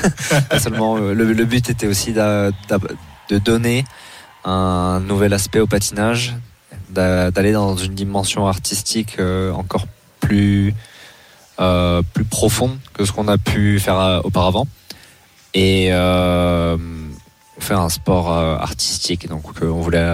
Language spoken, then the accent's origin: French; Bordeaux, Nouvelle-Aquitaine, France; born there; also born or lived in Toulouse / Poitiers / Courbevoie; now in Nice, France; Donc je suis né à Bordeaux. Ensuite, je suis parti à Toulouse. Après, j'ai fait Poitiers, ensuite Courbevoie. Et maintenant, je suis à Nice. J'ai fait un petit tour de France.